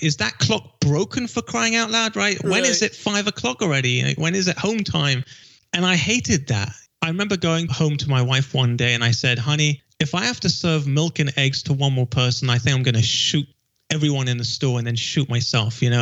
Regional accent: London, United Kingdom; now in California, United States; She was from California. I'm from London.

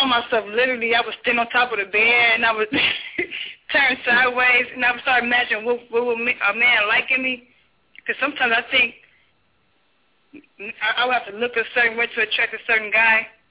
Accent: Chicago, Illinois, United States; I'm actually from Chicago area.

